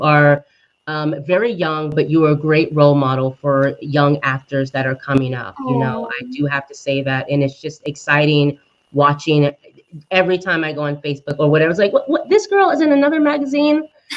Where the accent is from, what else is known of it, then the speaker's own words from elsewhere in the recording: Oregon, United States; I'm from the Northwest. I'm from Oregon. So you get that Oregon-y feel, you know.